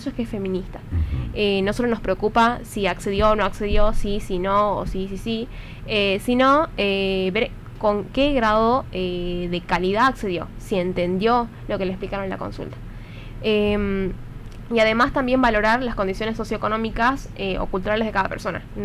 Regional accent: Orán, Salta, Argentina; now in Tucumán, Argentina; Yo de hecho soy de Salta, soy de Orán.

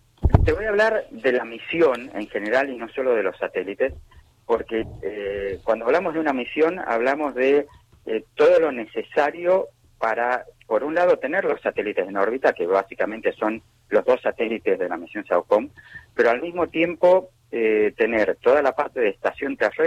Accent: San Juan, Argentina; accent: San Juan; also born or lived in La Plata; now in Buenos Aires, Argentina; Yo nací en San Juan. Vivo ya hace varios años en Buenos Aires porque primero estudié en La Plata. Uh-huh. Pero sigo teniendo mi raíz sanjuanina en parte de mi pronunciación, que todo el mundo me pregunta de dónde estoy.

